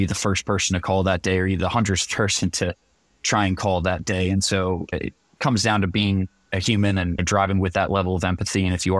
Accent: New Jersey, United States; So I'm from New Jersey. Sometimes I speak quick.

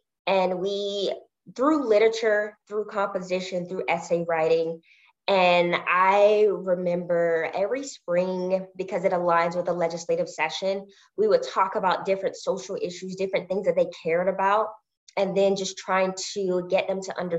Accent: North Carolina, United States; also born or lived in Virginia; Yeah, so I grew up in North Carolina. I was born in Virginia, and then my parents moved to North Carolina.

